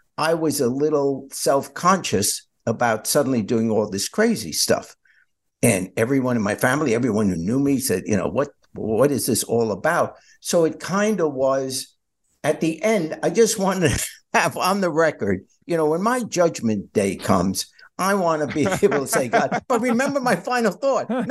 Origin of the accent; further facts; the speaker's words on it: New York, United States; Yeah, but I was raised in New York, so I did.